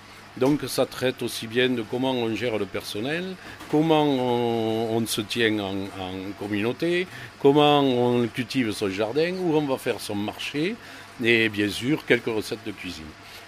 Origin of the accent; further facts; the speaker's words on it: La Guépie, Occitanie, France; born there; je suis né à la Guépie, dans la rue du Barry, à 1600 mètres de la borne départementale. Et d'origine avéronaise, du côté de mon père et de ma mère.